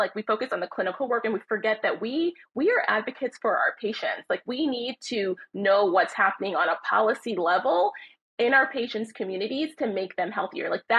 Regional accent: Brooklyn, New York, United States; Yeah, I grew up in Crown Heights.

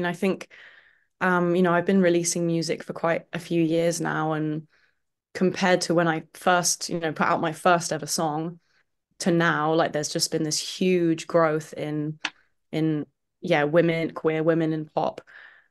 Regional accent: Camden, London, United Kingdom; I think growing up somewhere that has such a rich musical history, I feel so lucky to, I was born in Camden

